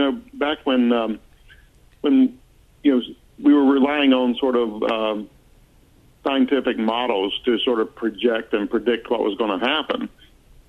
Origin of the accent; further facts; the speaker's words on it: North Carolina, United States; I grew up in Western North Carolina. You can probably detect the accent.